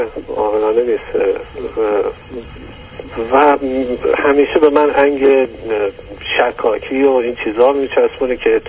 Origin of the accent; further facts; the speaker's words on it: Shiraz, Fars, Iran; moved away as an adult; من الان دیگه به قول من تقریبا یه 4-5 سال از ایران اومدم بیرون، این تعارف رو گذاشتم کنار، اصلا ما شیرازی هستیم یه خود تعارفی هستیم